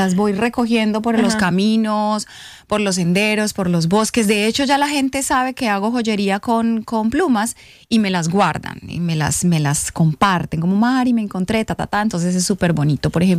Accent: Medellín, Antioquia, Colombia; now in United States; Ok, bueno, de parte, vengo de Medellín, llegué hace un año, hace un año exactamente, sí.

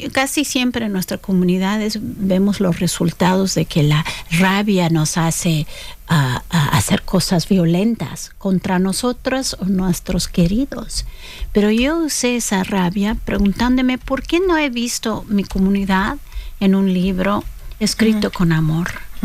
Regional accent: Chicago, Illinois, United States; yo me crié en Chicago, en un barrio puertorriqueño, mexicano, polaco, negro, ucraniano, mezcla de todo el mundo.

